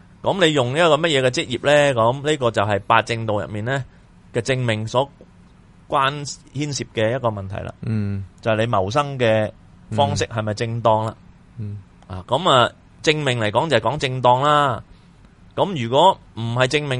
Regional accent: China; 如果我哋中國人咧，去再學一種咁嘅

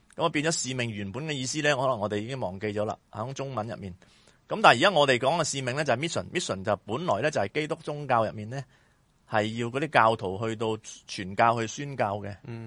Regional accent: China; 或者即係作為一個中國人啦

